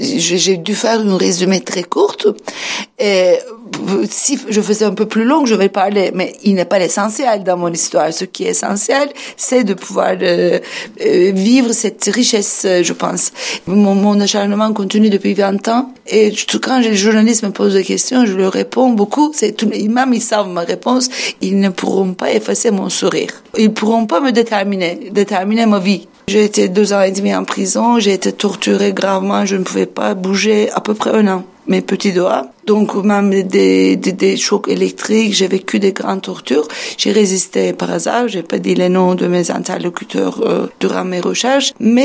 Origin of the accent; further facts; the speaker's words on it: Turkey; French is a second language; now in France; Et mon pays, maintenant, ce n'est pas que la Turquie. Mon pays, c'est la France aussi. Et je suis française maintenant. Mais aussi Italie. Mais je suis méditerranéenne. Je me sens beaucoup méditerranéenne.